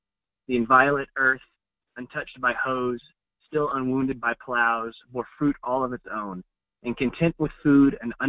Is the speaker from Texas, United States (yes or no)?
yes; Dallas, Texas, United States; I'm from Dallas, Texas, and I first heard about this group, I guess about a month ago